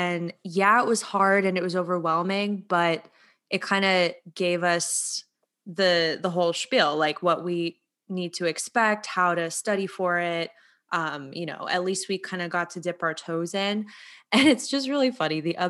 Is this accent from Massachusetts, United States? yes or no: no; California, United States; We're so Californian.